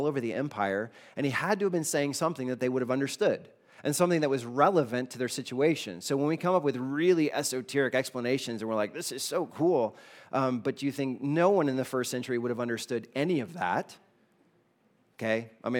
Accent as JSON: {"language": "English", "region": "South Carolina", "country": "United States", "tie": "born or raised there", "said": "So I grew up in South Carolina. They have this thing in South Carolina called NASCAR, okay?"}